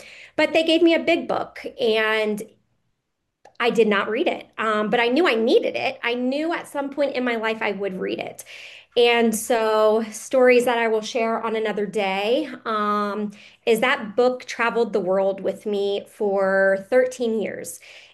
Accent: South Carolina, United States; So after the year, I moved to Florida, which I had also never been there. I'm originally from South Carolina.

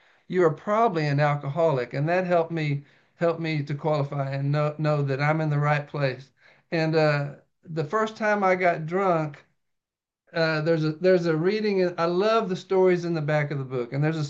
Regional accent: Hurst, Texas, United States; I'm from Hearst, Texas.

